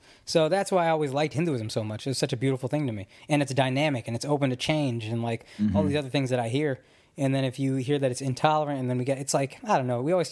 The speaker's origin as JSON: {"language": "English", "region": "the South", "country": "United States", "tie": "born or raised there", "said": "we grew up in the South where it's super Christian"}